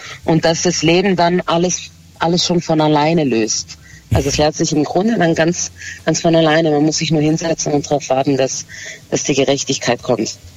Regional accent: Stuttgart, Baden-Württemberg, Germany; Ich bin Italienerin, aber ich bin in Deutschland geboren

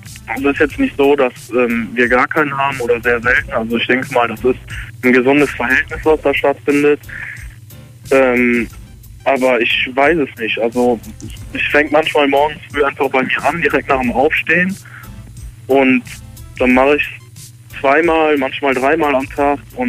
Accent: Wesseling, North Rhine-Westphalia, Germany; Ich komme aus Wesseling.

